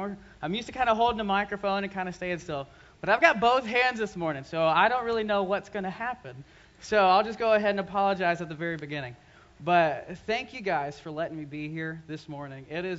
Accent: Birmingham, Alabama, United States; I'm from Birmingham, Alabama, and it's already been noted that if I say Roll Tide too many times, I'm probably going to cut the mic.

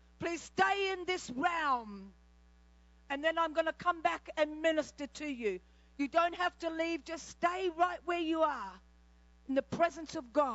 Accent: Australia; I'm trying to get it in from how I would say it as an Aussie here.

